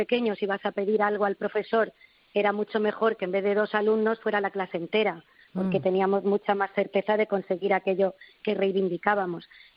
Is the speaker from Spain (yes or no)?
yes; Madrid, Community of Madrid, Spain; now in Don Benito, Spain; yo soy madrileña, vivo aquí hace ya 22 años, entonces tengo un poco, claro, yo me siento aquí ya donbenitense, me siento extremeña, me siento madrileña también